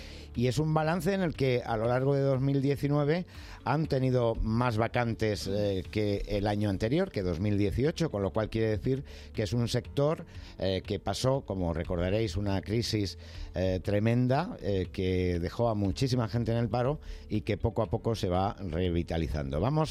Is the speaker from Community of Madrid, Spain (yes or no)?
yes; Community of Madrid, Spain; también nos ha llamado la atención porque somos madrileños